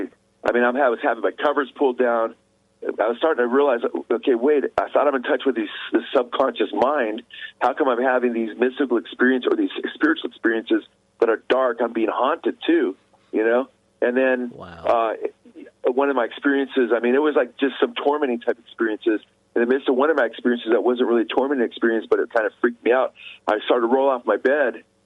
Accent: California, United States; I didn't know what a timber town was. I'm from Southern California.

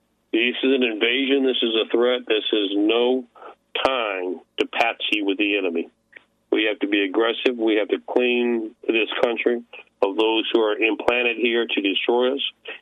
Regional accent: South Carolina, United States; especially since I'm from South Carolina

